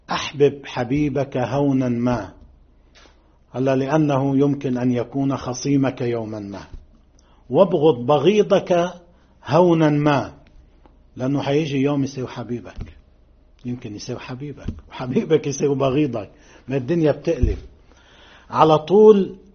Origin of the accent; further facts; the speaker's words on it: Lebanon; الواقع تبعنا كلبنانيين بيقول هيك